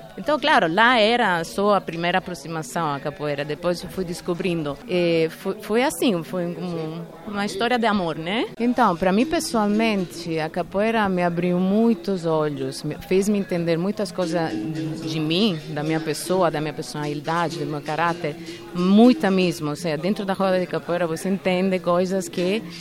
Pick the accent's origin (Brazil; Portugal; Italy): Italy; Portuguese is a second language; now in Madrid, Spain; Eu sou italiana, então vim morar em Madrid faz 20 anos.